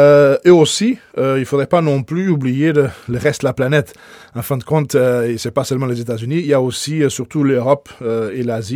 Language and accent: French; Canada; pendant que chez nous au Canada, les entreprises canadiennes en général